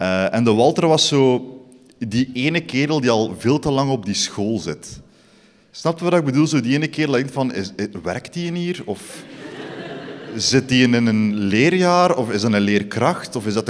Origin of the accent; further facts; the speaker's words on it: Eeklo, Flanders, Belgium; ik kom origineel van Eeklo en daar zijn niet echt kunstscholen.